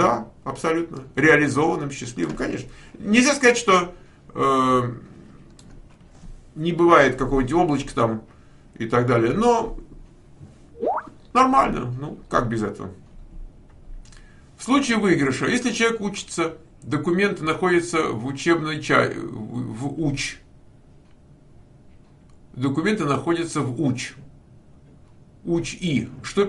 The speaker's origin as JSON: {"language": "Russian", "region": "Moscow", "country": "Russia", "tie": "born or raised there", "said": "Ну, то есть я родился в Москве. Я в Москве жил, потому что я там родился, я там вырос."}